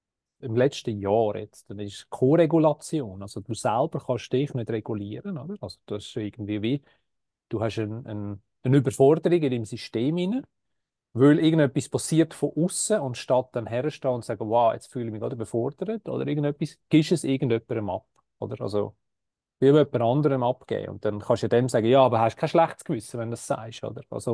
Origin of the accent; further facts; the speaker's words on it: Switzerland; Wenn ich jetzt wieder als Schweizer rede, oder?